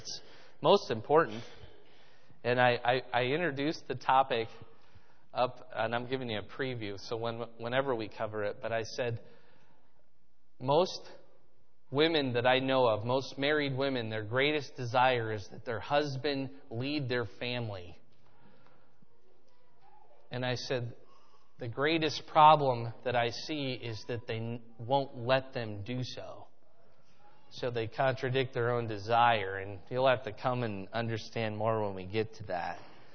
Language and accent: English; Fort Dodge, Iowa, United States; I grew up there in Fort Dodge.